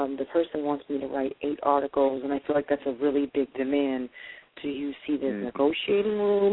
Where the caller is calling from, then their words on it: New York, United States; I'm calling from New York.